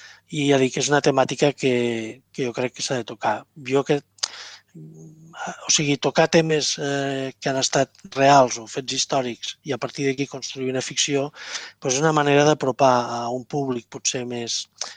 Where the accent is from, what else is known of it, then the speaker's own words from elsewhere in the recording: Lleida, Catalonia, Spain; jo vinc d'una generació d'estudiar tot en castellà, i clar, jo les escric en català, però el meu català, doncs, una cosa el parlar i l'altra, i a més de Lleida també